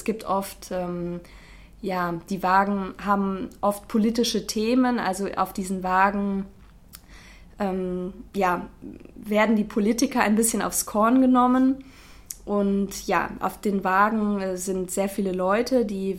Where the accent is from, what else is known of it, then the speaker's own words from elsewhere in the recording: North Rhine-Westphalia, Germany; Ursprünglich komme ich aus Nordrhein-Westfalen und habe auch in der Nähe von Köln gewohnt.